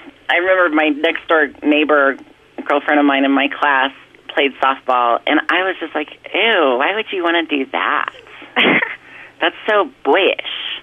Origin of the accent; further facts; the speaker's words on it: Nebraska, United States; Hey, I was raised in Nebraska. I can bowl a mean, like, 70.